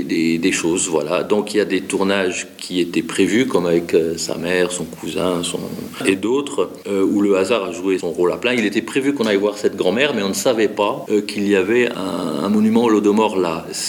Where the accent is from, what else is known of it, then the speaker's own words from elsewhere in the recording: Grand Est, France; comme moi dans ma région d'origine, l'Alsace-Lorraine